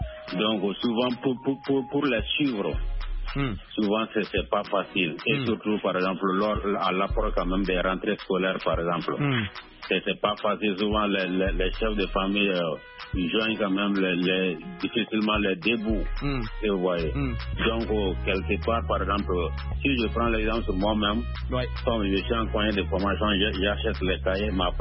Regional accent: Loulouni, Sikasso, Mali; now in Bamako, Mali; je suis venu dans mon village natal pour un mariage, quoi.

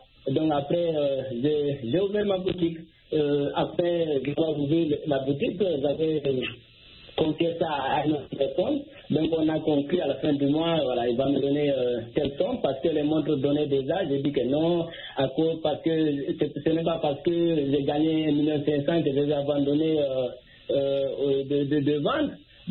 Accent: Guinea; moi aussi, je suis originaire de la Guinée-Conakry.

